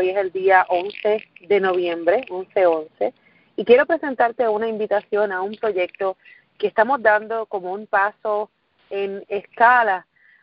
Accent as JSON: {"language": "Spanish", "town": "Guayama", "country": "Puerto Rico", "tie": "born or raised there", "moved": "yes", "lives_now": "United States", "said": "Soy de Puerto Rico, nacida y criada en un pueblo del sur de la isla que se llama Guayama, Puerto Rico. Allí estuve hasta básicamente hace algunos 9 años, que fue cuando me mudo de Puerto Rico para los Estados Unidos."}